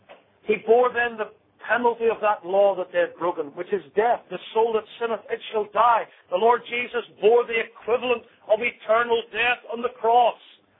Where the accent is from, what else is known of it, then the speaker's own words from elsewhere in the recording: United Kingdom; I come from Great Britain.